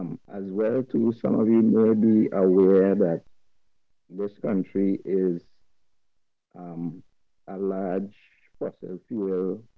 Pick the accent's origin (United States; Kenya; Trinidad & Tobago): Trinidad & Tobago; I am from Trinidad and Tobago.